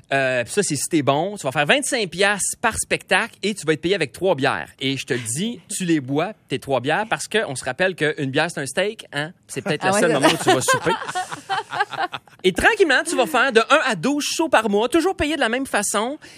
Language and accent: French; Saint-Apollinaire, Quebec, Canada; moi, je viens de Saint-Apollinaire. Ça, c'est un petit village à côté de Québec.